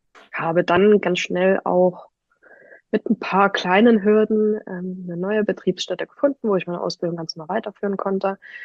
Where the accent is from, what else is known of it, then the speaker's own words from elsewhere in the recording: Leipzig, Saxony, Germany; Kurz zu mir … bin 25 Jahre, komme aus Leipzig und wohne jetzt seit 1.5. tatsächlich noch gar nicht so lange, jetzt im wunderschönen Zillertal, Österreich.